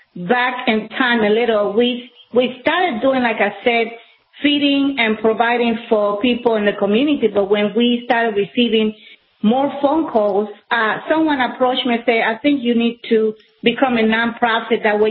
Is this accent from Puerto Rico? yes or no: yes; Puerto Rico; Going back on history, like I said, I am from Puerto Rico. I did not experience that.